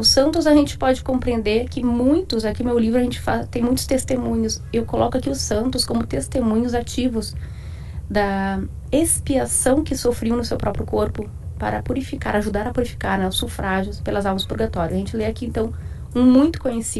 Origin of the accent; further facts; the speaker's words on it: Porto Alegre, Rio Grande do Sul, Brazil; Rio Grande do Sul, Porto Alegre.